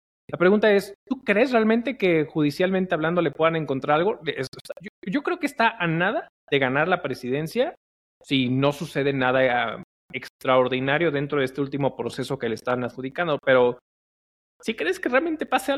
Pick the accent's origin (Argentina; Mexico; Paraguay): Mexico; somos muy buenos como mexicanos, somos muy buenos trabajadores